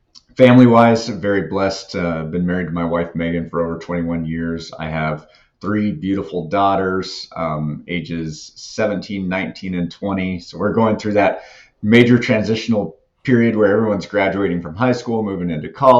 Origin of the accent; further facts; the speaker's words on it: Arizona, United States; also born or lived in Colorado / New Mexico; So I grew up in Arizona. I've lived in Colorado, New Mexico.